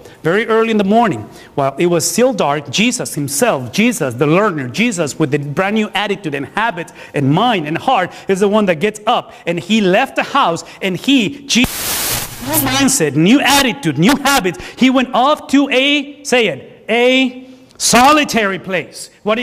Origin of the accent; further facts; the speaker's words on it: Texas, United States; Because I know how to drive. I'm from Texas. You don't have trucks. We have trucks.